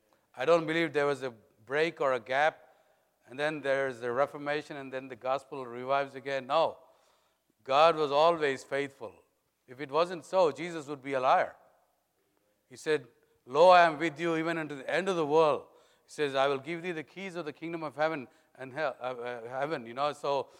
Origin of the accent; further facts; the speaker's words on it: India; accent: Indian English; now in United States; Although I was from India, I flew straight into Texas, so that made me a Texan.